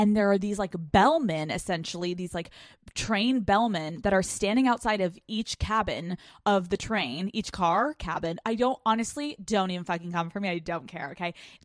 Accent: Pennsylvania, United States; Growing up on the East Coast, I was constantly getting on trains to go into New York City, to go to Boston. There's Amtrak, there's New Jersey Transit. Like, I was constantly on trains. Every time I wanted to go into New York City from Pennsylvania with my family

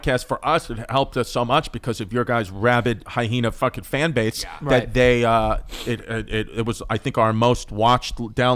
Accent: Queens, New York, United States; I grew up in Ridgewood, Queens, and there's a lot of this, it's one of the biggest designated historical areas in the whole country.

